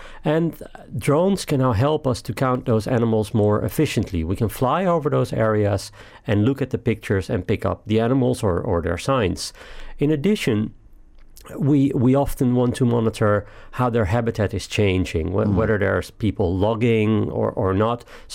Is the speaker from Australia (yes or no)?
no; Amsterdam, North Holland, Netherlands; now in Liverpool, United Kingdom; No, I'm from the Netherlands, from Amsterdam.